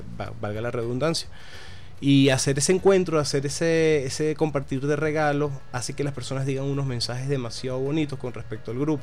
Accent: Caracas, Capital District, Venezuela; nosotros como caraqueños la tenemos ahí, y como nosotros asistimos al Ávila, creemos que todos lo hacen

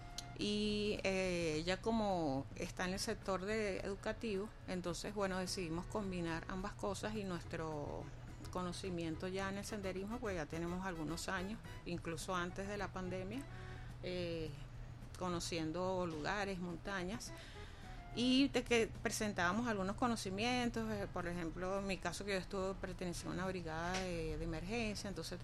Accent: Caracas, Capital District, Venezuela; nosotros somos de Caracas, somos que es un grupo de Caracas

